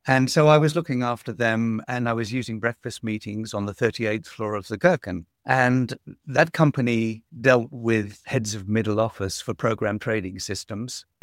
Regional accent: Sydney, New South Wales, Australia; moved away as an adult; now in United Kingdom; I was actually born in the UK, but when I was quite young, I went to Australia and I was raised in Sydney, where my family are.

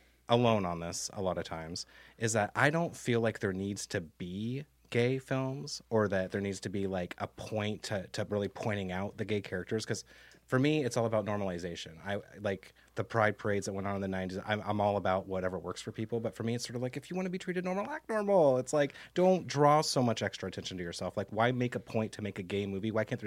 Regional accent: Nebraska, United States; It's like I grew into being afraid to hold my boyfriend's hand because I grew up in Nebraska.

